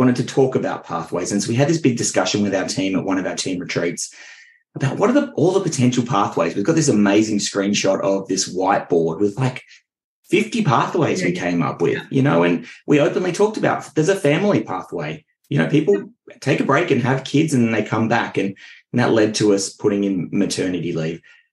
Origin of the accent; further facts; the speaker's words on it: Richmond, Virginia, United States; I grew up in Richmond, which is nowhere near the beach.